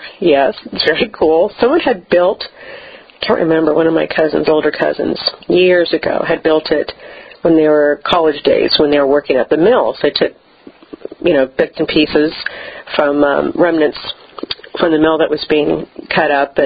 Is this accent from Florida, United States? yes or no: no; California, United States; my parents were both born and raised here. I grew up in Sacramento County, but every holiday we would drive up here because both sets of grandparents were here.